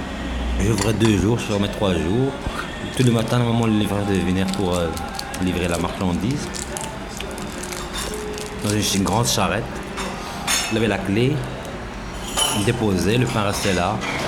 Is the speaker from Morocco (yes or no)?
yes; Morocco; Ah, moi, je suis marocain.